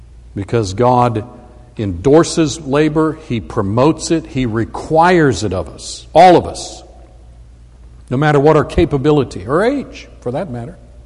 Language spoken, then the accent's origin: English; Phoenix, Arizona, United States; I grew up in Phoenix, Arizona, and it is hot there.